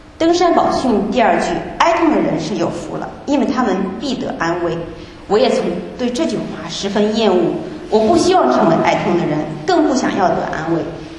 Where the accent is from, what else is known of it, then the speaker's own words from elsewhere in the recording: Anhui, China; born there; 我出生在安徽一个小城的普通家庭